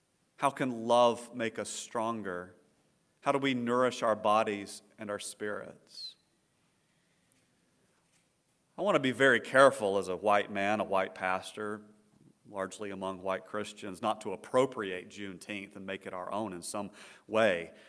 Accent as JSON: {"language": "English", "town": "Fort Worth", "region": "Texas", "country": "United States", "tie": "born or raised there", "said": "Miss Lee moved shortly after that and still lives in Fort Worth, my hometown."}